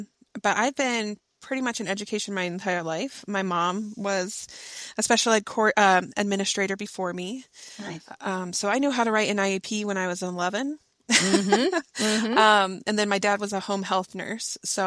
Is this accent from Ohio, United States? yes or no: yes; Ohio, United States; I'm originally from Ohio, so I moved to Columbus.